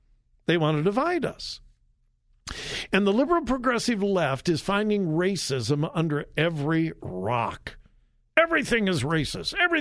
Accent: California, United States; Hey, listen, I grew up in the 60s. I'm from Southern California. I live very close to the Watts riots.

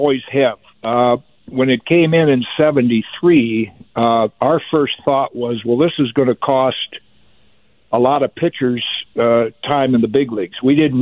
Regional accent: Michigan, United States; born or raised there

